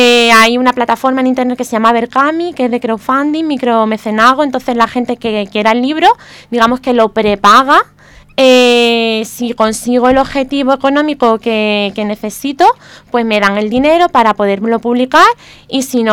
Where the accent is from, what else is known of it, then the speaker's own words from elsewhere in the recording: Vélez-Málaga, Andalusia, Spain; born there; mis padres son de Benamargosa los dos. Uh-huh. Lo que pasa es que yo ya nací aquí en Vélez y ellos ya llevan aquí viviendo, pues no sé, 40 años